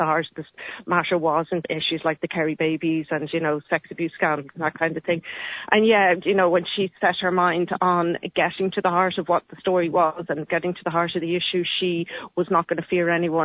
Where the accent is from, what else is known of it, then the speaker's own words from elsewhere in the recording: Derry, Northern Ireland, United Kingdom; she was a very good friend of … … So I would have known her growing up as a ch